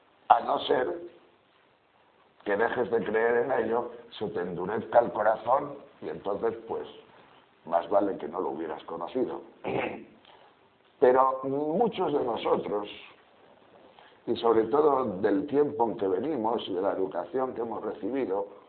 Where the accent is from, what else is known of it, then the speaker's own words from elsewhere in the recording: Sahagún, Castile and León, Spain; Yo cuando era pequeño, yo estaba en Sahagún de Campos allá, por los años 1940 y pocos